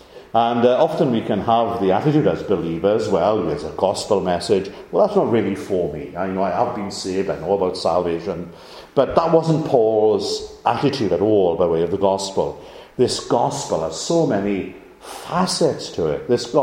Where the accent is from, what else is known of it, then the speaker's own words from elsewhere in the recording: Yorkshire and the Humber, United Kingdom; I'm from Yorkshire here, but a Yorkshireman, direct, forthright.